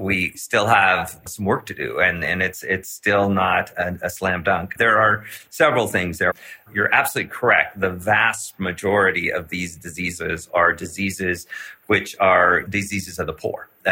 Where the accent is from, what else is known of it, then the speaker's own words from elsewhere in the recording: Washington, United States; And then I will fly home to my home state in Washington state, where we have measles outbreaks